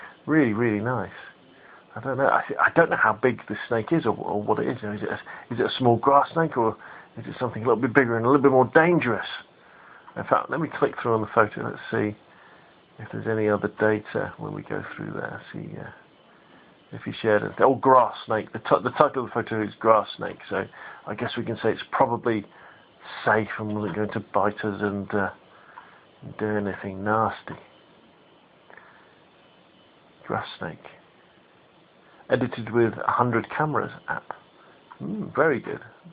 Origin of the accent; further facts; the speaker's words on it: Gosport, South East England, United Kingdom; Gosport is my hometown.